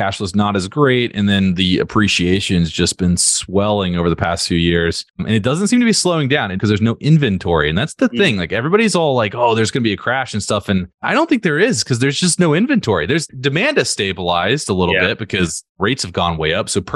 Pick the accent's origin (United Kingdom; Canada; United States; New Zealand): United States; Hickory, North Carolina; It was my hometown, Hickory, North Carolina.